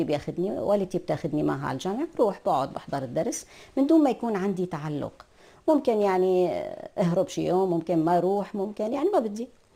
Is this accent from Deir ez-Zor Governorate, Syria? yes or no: no; Damascus, Damascus Governorate, Syria; فهذا كانت مدارس الطفولة اللي نشأت فيها بمدينة دمشق. لمدرسة ذات النطاقين اللي هي أظن الآن بمنطقة اسمها السيدة رقية حوالي جامع الأموي، فمنها طلعت السادس، لانتقلت للرابعة